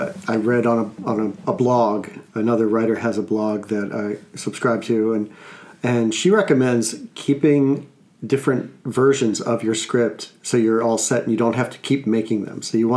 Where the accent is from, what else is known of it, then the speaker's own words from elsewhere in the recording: Washington, District of Columbia, United States; now in Chicago, United States; I just got to Chicago a few months ago, and so I'm still kind of getting my feet wet out here. I came from the Washington, D.C. area.